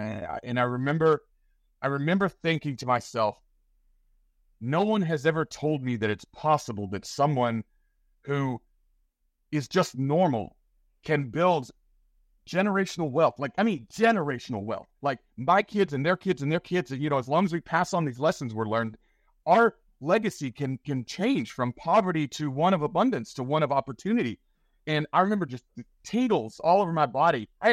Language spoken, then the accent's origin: English; Tennessee, United States; I grew up in East Tennessee, the youngest of five children.